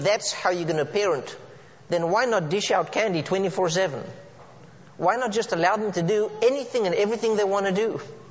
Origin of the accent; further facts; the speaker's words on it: South Africa; growing up in South Africa in the way I did and the culture at the time